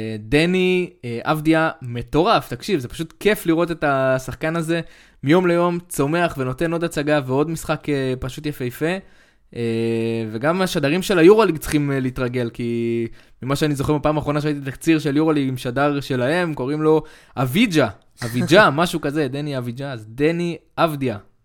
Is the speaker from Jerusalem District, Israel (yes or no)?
no; Yehud, Central District, Israel; וחלק מהילדים שהוא אימן היה ביהוד, ששם גדלתי בעצם, אני לא התאמנתי אצלו בכדורסל, אבל חברים שלי כן